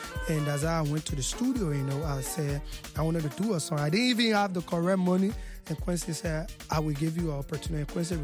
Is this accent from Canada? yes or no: no; Vonjema, Lofa County, Liberia; born there; I'm the last. I was born in Vonjema, City Lofa County. That is a part of Liberia, or county in Liberia. We are the Loma tribes